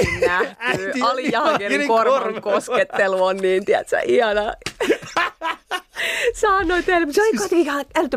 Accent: Satakunta, Finland; En ole Savosta. Mähän on siis nihkeä länsisuomalainen ja kaiken lisäksi satakuntalainen.

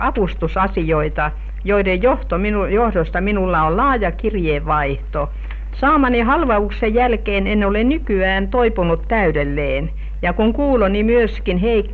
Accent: Jokioinen, Tavastia Proper, Finland; Hämeestäpä. Minä kotoisin olen. Minulla on tapa sanoa, että olen Jokioisten aatelija, sillä isänin kuului Jokioisten kartanon torppareihin. Hänestä olivat myöskin vanhempani.

